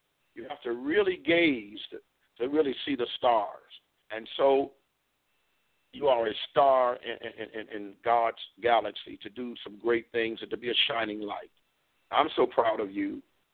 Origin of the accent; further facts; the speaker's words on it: Washington, District of Columbia, United States; As I said before, I'm a product of the inner city. Washington, D.C. is where my hometown. I was born with a disease in my body called sarcoidosis.